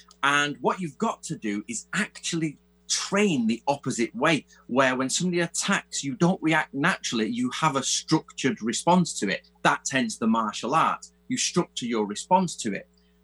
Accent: England, United Kingdom; obviously I'm English

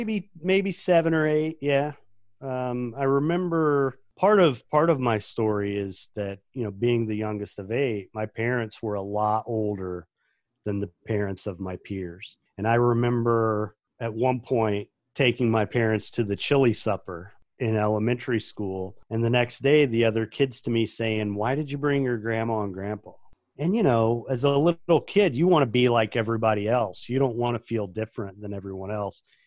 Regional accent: Indiana, United States; I grew up in a Catholic neighborhood in central Indiana. I'm the youngest of eight kids.

